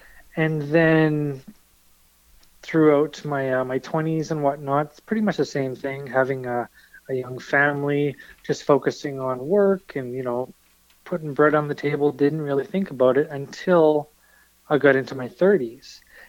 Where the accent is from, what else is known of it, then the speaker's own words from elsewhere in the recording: Courtenay, British Columbia, Canada; So I grew up the first portion of my years on Vancouver Island. I was born in Comox and grew up in the small town of Courtney, which is right beside it.